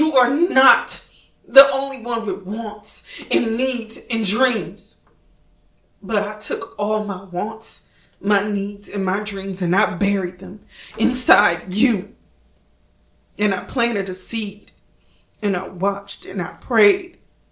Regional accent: Trenton, New Jersey, United States; I was born and raised in Trenton. I am a Trenton girl. Like I said, I am, what is it? Jersey born, Trenton raised.

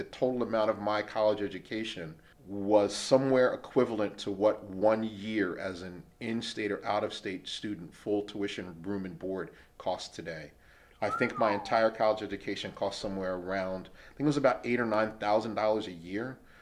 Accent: Ewing Township, New Jersey, United States; now in Trenton, United States; I was born in St. Francis Hospital in Trenton. I grew up in Ewing Township. I graduated Ewing High School. I live in Trenton now.

